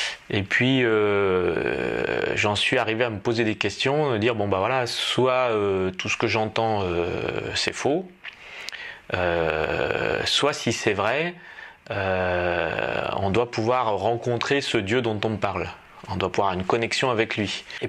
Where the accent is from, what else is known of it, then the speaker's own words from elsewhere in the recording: France; now in Switzerland; je suis français, je vis en Suisse